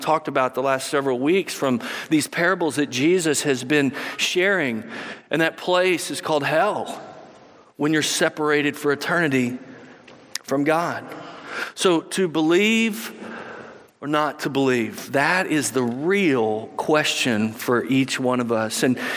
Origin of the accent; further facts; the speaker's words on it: Waco, Texas, United States; he came to my school where I grew up in Waco. My school was called Woodway Elementary